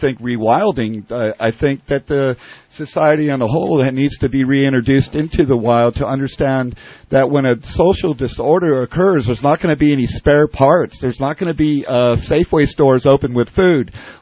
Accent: San Diego, California, United States; also born or lived in San Francisco; Well, I'm actually a Californian. I've been in this state since 1959. My first birthday was here in the Bay Area, in San Francisco. My family moved to San Diego in 1964.

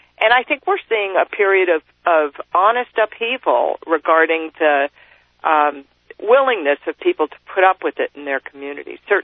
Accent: Los Angeles, California, United States; No, I'm not from Santa Barbara. I'm from East L.A.

